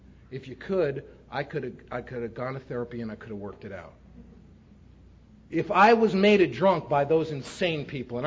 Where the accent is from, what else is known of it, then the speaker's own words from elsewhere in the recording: New York City, New York, United States; I grew up in New York City in the Bronx to a family that was and is still completely out of their minds.